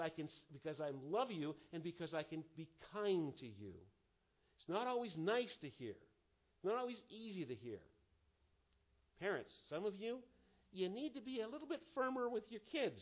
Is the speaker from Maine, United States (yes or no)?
yes; Maine, United States; I'm from Maine. Mainers are not nice people. They're kind of gruff. They're like the granite of the soil there in Maine, right?